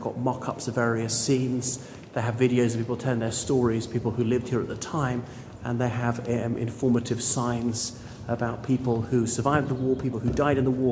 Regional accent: Ireland; here I am … from Ireland

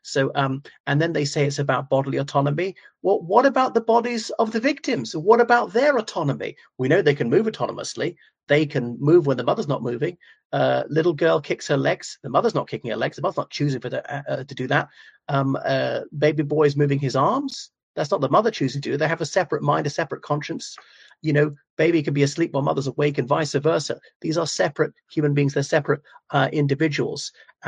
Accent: Ireland; from Ireland.

